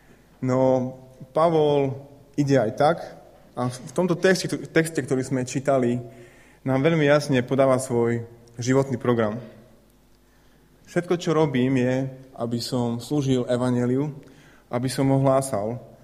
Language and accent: Slovak; Prešov, Prešov Region, Slovakia; je môj kamarát, ktorým som vyrastal v Prešove.